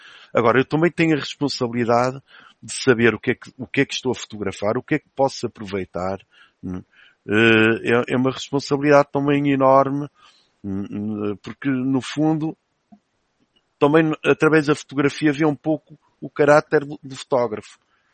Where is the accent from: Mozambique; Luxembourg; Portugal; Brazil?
Portugal; Figueira de Castelo Rodrigo, Guarda; born there; lembro-me quando fui a Figueira Castelo Rodrigo fotografar, na terra onde nasci